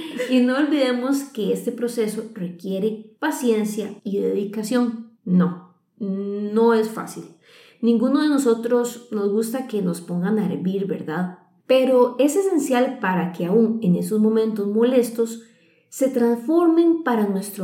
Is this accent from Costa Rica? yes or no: yes; Costa Rica; Mil y yo somos de Costa Rica.